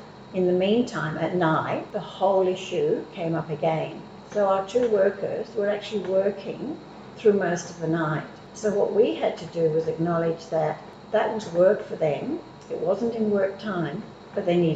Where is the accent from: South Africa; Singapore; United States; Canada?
Singapore; I had an interesting childhood in that I was brought up in Singapore